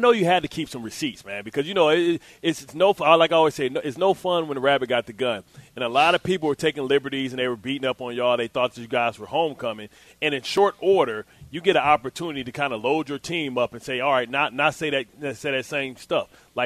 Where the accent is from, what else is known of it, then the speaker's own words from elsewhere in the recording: Illinois, United States; they found out I was from Southern Illinois